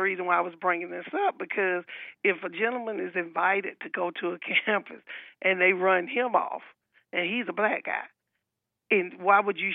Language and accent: English; Georgia, United States; also born or lived in Alabama; I always like to say I am from Georgia, but by the way of Alabama, so I always say we could be long-lost cousins.